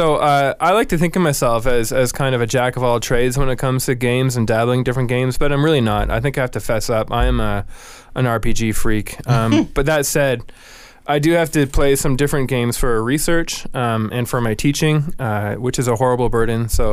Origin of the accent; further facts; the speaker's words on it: Toronto, Ontario, Canada; now in United States; hailing from Toronto, Canada, which is the reason for my outrageous accent.